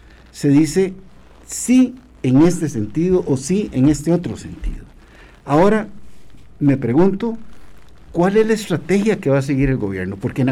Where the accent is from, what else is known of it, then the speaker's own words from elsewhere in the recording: Costa Rica; Y es que como costarricense yo tengo que decir esto